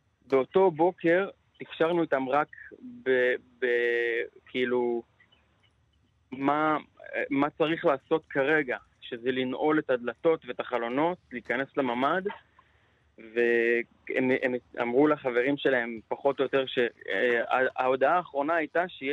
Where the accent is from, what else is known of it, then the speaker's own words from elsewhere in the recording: Be'eri, Southern District, Israel; קיבוץ בערי. אני מקיבוץ בערי.